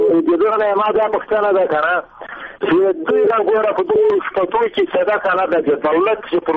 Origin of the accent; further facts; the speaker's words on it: Afghanistan; زه یو افغان یم